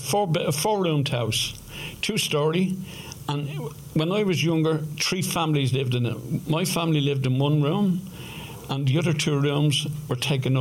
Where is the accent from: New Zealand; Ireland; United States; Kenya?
Ireland; Dublin, Leinster; born there; Well, I was born in Dublin. I was born in Hollis Street Hospital